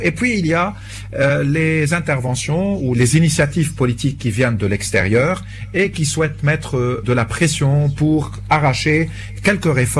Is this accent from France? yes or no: no; Lebanon; en tant que Libanais, nous sommes confrontés à un véritable dilemme